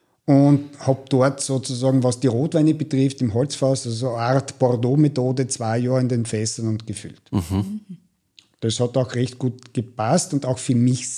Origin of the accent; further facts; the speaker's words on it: Leutschach, Styria, Austria; Naja, beide sind wir aus Leutschach. Erst Kontakt war vielleicht irgendwo mal unbewusst im Kindergarten und dann eher wenig Kontakt